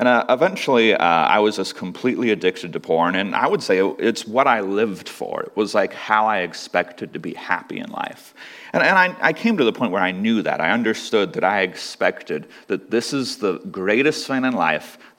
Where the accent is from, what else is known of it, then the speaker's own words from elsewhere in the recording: Xenia, Ohio, United States; So growing up, I grew up in Xenia. I lived in Xenia till I was about 13 years old. And I grew up in a Christian home.